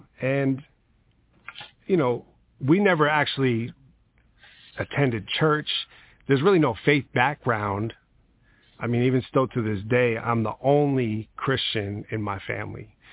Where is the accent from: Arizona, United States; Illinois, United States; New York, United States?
New York, United States; Long Island; I grew up in Long Island, New York, and I grew up to really having a single mom, so I never actually met my biological father.